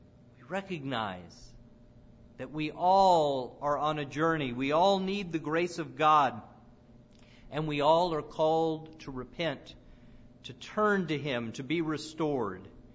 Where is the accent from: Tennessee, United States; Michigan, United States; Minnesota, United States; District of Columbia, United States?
Tennessee, United States; Nashville; Growing up in Nashville, the preacher I listened to Sunday after Sunday was Jim Bill McIntyre.